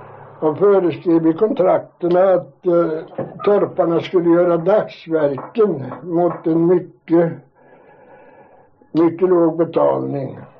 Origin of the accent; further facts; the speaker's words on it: Ljung, Östergötland, Sweden; born there; Jo, jag är född 1890 i Ljungs församling under Ljungs säteri.